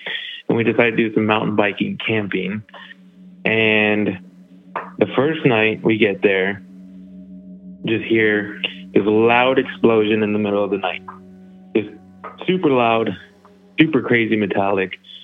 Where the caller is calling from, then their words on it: Arizona, United States; But I'm calling from Arizona, home of the Wendigo.